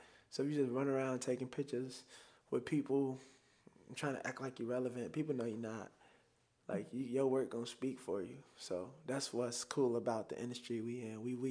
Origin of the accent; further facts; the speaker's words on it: Chicago, Illinois, United States; because like I still talk like I'm from Chicago. I still got the slang.